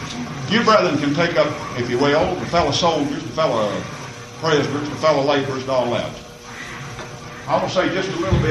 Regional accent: Southwest, United States; But you see, I'm an American. Amen. That's right. I was brought up in Southwest.

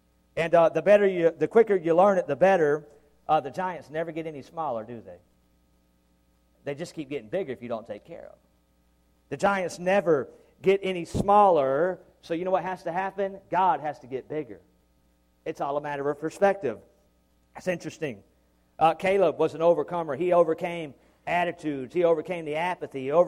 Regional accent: the Carolinas, United States; But I'm from the Carolinas, and I love the Carolinas. And just west of where I was born and raised are the Blue Ridge Mountain Ranges.

